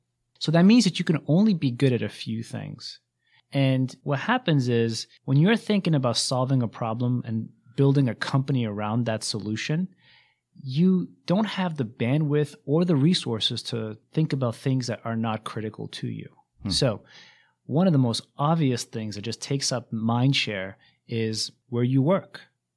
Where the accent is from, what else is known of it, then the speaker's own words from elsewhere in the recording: Boston, Massachusetts, United States; I'm from Boston. I grew up in Boston, and I went to Boston University for my undergrad.